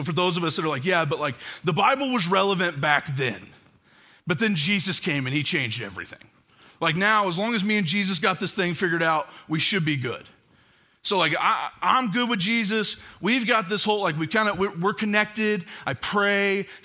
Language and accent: English; the South, United States; I'm from the South, and there's something just about like the Masters that brings out every Southern thing in me.